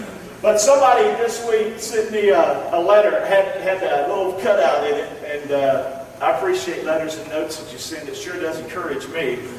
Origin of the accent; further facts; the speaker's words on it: Rockingham, North Carolina, United States; I'm from Rockingham, North Carolina, home of great racing.